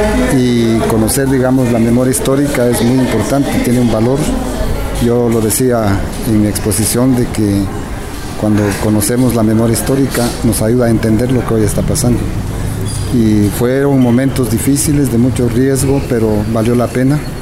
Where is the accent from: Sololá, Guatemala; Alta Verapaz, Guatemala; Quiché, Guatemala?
Quiché, Guatemala; Nebaj; yo soy originario de Santa María Nevaj.